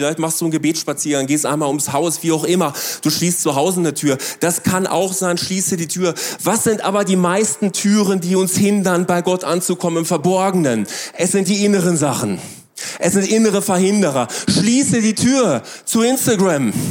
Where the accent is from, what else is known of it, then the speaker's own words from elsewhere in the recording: North Rhine-Westphalia, Germany; da war es bei uns im Ruhrgebiet so eine richtige Pumperbude.